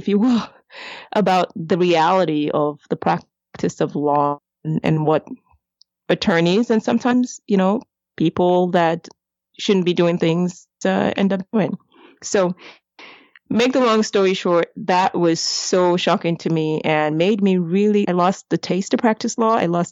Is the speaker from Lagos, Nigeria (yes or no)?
yes; Lagos, Nigeria; I'm of Nigerian heritage. So even though I'm American, I guess, I am American. I grew up in Lagos, as I said.